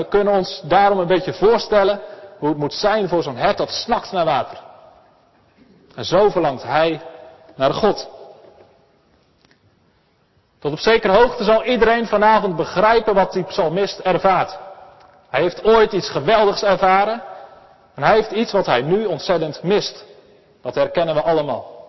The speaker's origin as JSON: {"language": "Dutch", "town": "Elspeet", "region": "Gelderland", "country": "Netherlands", "said": "Nou, ik kom uit Elspeet. We hebben prachtige bossen vol met herten."}